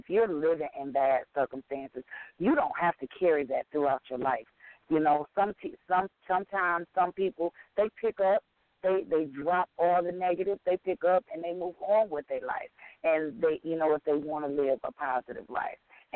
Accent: Saginaw, Michigan, United States; This book actually is based out of my hometown where I was born, Saginaw, Michigan.

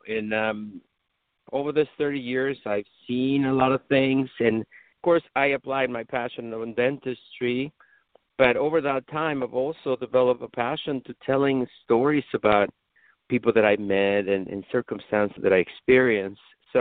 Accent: Mexico City, Mexico; now in United States; when I first moved to the United States. I'm from Mexico City originally.

